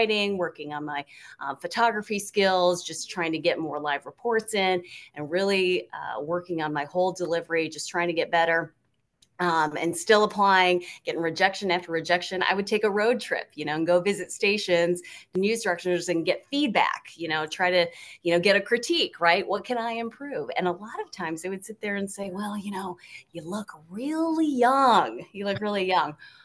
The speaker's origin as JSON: {"language": "English", "region": "Michigan", "country": "United States", "said": "I'm originally from Michigan."}